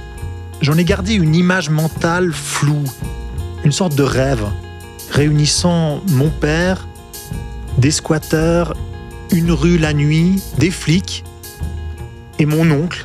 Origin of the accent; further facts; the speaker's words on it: Geneva, Switzerland; à la Maison Tchèque, un squat genevois dans le quartier de Villereuse, pas très loin de là où j'ai grandi.